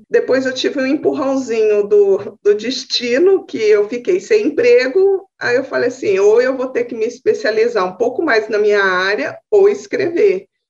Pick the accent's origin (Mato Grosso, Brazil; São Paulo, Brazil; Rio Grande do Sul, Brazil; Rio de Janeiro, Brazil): Mato Grosso, Brazil; Cuiabá; now in Campo Grande, Brazil; Eu tive uma mudança aí de cidade, que eu sou cuiabana, morava em Cuiabá, mudei para Campo Grande.